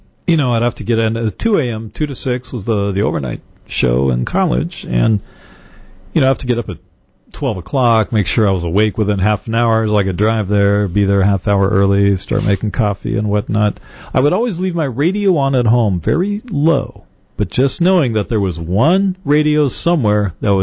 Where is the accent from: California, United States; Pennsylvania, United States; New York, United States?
California, United States; born there; the funny thing is, I was born in Orange County before we moved up north.